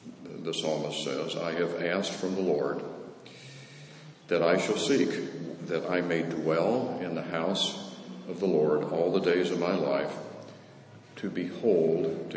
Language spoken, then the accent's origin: English; Scotland, United Kingdom; and I not being Irish, I'm Scottish, but not being Irish, I won't attempt to pronounce it